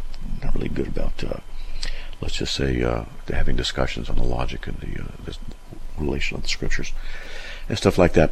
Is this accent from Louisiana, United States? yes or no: no; California, United States; Now I'm from Southern California, and my wife and I are, you know, married down there in a whole bit.